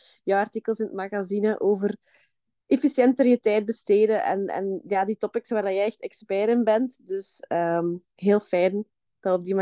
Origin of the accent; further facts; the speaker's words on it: Belgium; Ik ben, zoals je kan horen, kom ik uit België.